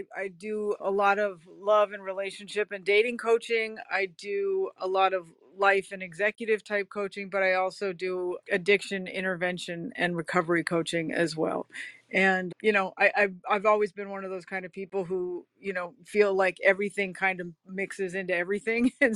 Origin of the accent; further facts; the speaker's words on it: Hollywood, California, United States; growing up in Hollywood and, being a teenage alcoholic and, growing up in the music business